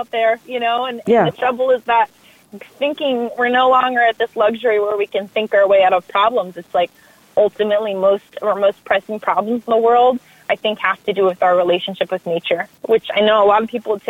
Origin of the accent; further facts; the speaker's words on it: Southeast, United States; I mean, I'm from the Southeast, so, you know, surrounded by old tobacco fields